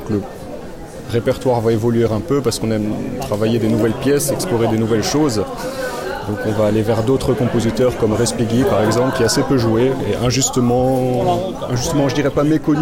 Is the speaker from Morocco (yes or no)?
no; France; now in Switzerland; Alors, on vient de Suisse, mais en fait, on est français tous les deux.